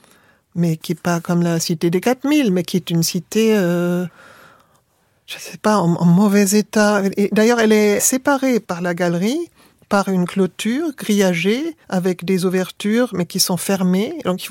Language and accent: French; Germany; French is a second language; en tant qu'Allemande, je suis habituée à être du mauvais côté de l'histoire